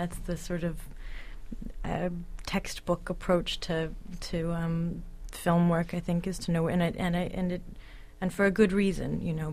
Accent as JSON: {"language": "English", "region": "the West", "country": "United States", "tie": "born or raised there", "said": "I grew up in the West. I grew up in the sort of land of promise and opportunity."}